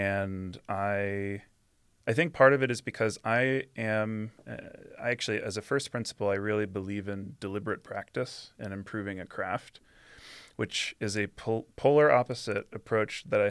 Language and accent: English; New York, United States; I grew up outside New York City, so after undergrad, I moved back with my parents and went into Manhattan